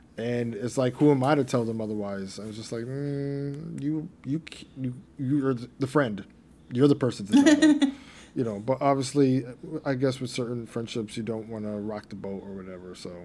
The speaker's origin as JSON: {"language": "English", "country": "Grenada", "said": "I'm not talking about the fact that we're from Grenada and just read it in the flag."}